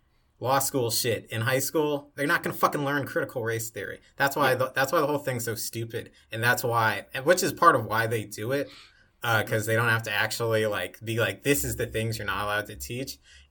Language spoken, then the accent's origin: English; Ohio, United States; my home state, 3 hours. It's a 3-hour drive from Columbus, East Palestine, Ohio.